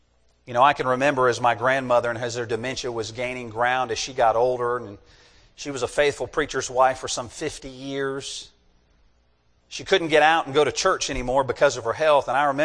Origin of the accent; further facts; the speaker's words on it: the South, United States; You know, we love our mother. We're from the South. That's a must.